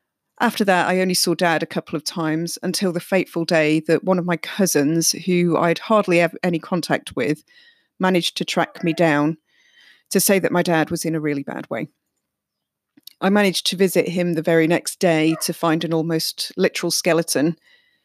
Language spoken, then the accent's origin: English; Manchester, North West England, United Kingdom; also born or lived in Aberdeen; I was born in Aberdeen, but grew up in a fairly rough area of Manchester. As you can hear, I've lost most of my accent, but people down here in Sussex and Surrey know that I'm not from round here because I still say things like grass and bath.